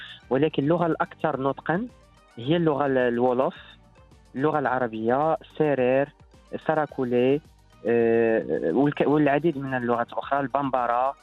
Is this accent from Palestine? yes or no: no; Morocco; وكيزيد من السمعة ديالنا كمغاربة في أفريقيا جنوب الصحراء